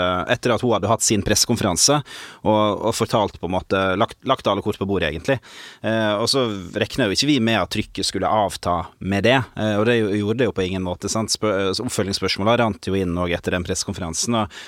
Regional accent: Vestland, Norway; Jeg kommer jo fra Sogn og Fjordane. Dette avisen jeg oppvokst med og hatt rundt meg på en måte i min oppvekst, og en region jeg kjenner veldig godt.

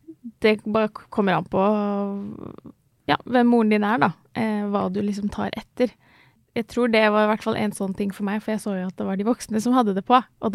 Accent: Ski, Akershus, Norway; jeg vokste opp utenfor Oslo, i Ski. Så jeg, der var jo jeg den eneste på hele barneskolen som hadde på hijab.

